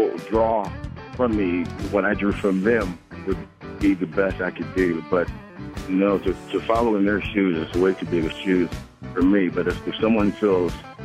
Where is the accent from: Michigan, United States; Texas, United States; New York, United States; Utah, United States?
Michigan, United States; Detroit; Not just Detroit, but in particular, you know, because I was born and raised in Detroit, it's about a Detroit story.